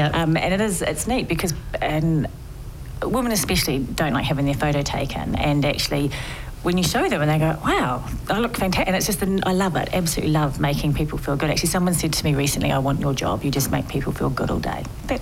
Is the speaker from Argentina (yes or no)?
no; New Zealand; I'm from New Zealand